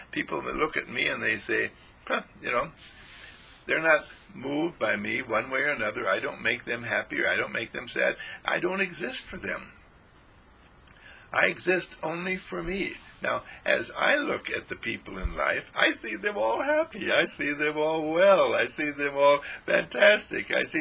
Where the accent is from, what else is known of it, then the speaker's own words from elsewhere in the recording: California, United States; I'm a Californian coming in to New York.